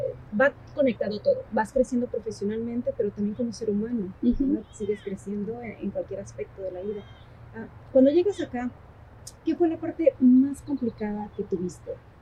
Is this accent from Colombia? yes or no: no; Mexico; Y ahorita pues uno como mexicano lo entiende, ¿verdad?